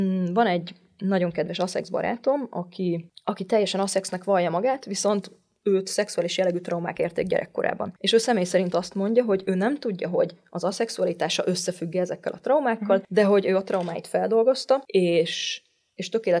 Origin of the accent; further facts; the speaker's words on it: Hungary; Magyarországon nőttem fel, nőként vagyok szocializálva